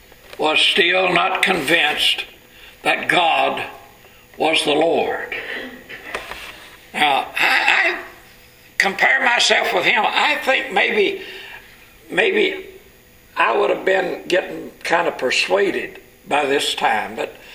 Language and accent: English; Texas, United States; now in California, United States; You know, that's one thing I like about California. I was raised down in Texas. We had a lot of flies down there. We don't have that many out here.